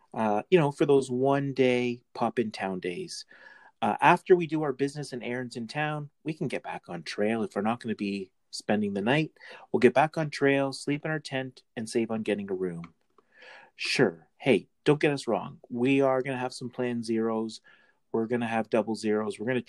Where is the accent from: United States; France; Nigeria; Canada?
Canada; with us being Canadian, with our dollar weaker, makes sense.